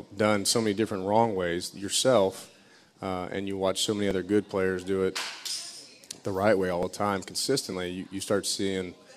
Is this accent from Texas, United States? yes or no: yes; Austin, Texas, United States; I loved it. I mean, it's still my favorite town. It's changed, obviously.